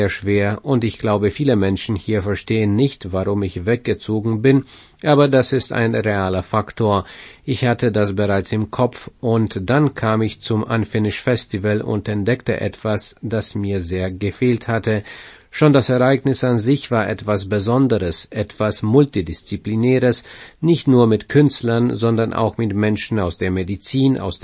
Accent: France; now in Romania; Aber ich komme aus Frankreich, also gibt es hier eine Nuance.

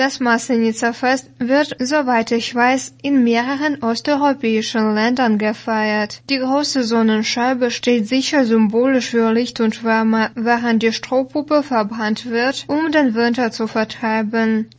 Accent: Gera, Thuringia, Germany; born there; meine Geburtsstadt Gera im damaligen Bezirk Gera. Die Stadt war eine sogenannte Bezirkshauptstadt, eine von insgesamt 15 in der DDR, einschließlich Berlin als Hauptstadt.

